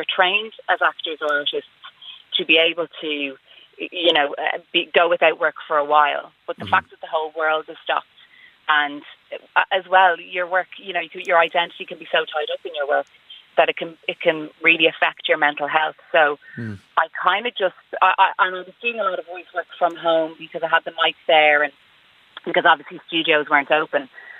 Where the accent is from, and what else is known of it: Dublin, Leinster, Ireland; accent: Scouse